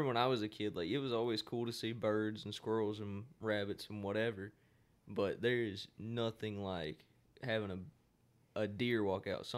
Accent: Florida, United States; Even in Florida, like I'm from Florida, I've hunted a good bit in Florida, a decent bit.

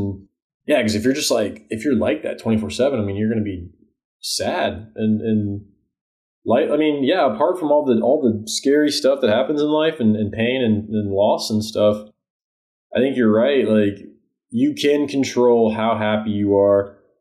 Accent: Midwest, United States; I am a Midwesterner. Like, I'm not an East Coast or a West Coast plant. You know, I'm from here

